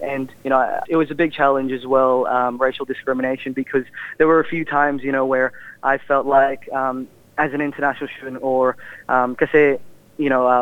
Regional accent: Dubai, United Arab Emirates; I grew up in Dubai, UAE, but my parents raised me up with the Filipino culture, and yeah, we've always had Catholic religion growing up

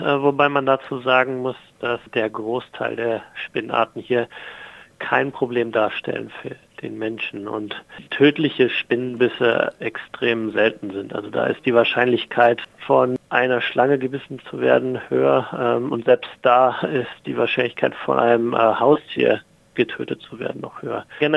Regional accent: Mecklenburg-Vorpommern, Germany; moved away as an adult; also born or lived in Kiel; now in Sydney, Australia; Ich komme ursprünglich aus dem Norden oder aus dem Nordosten, also aus Mecklenburg-Vorpommern, habe aber mein gesamtes Studium in Kiel verbracht, also in Schleswig-Holstein, nördlich von Hamburg.

